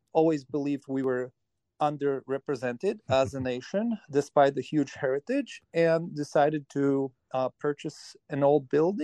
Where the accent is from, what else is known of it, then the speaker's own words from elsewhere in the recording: Poland; English is a second language; Me and my family of four, we possibly went out to eat once in my entire life growing up in Poland with my mom, my dad, and my sister.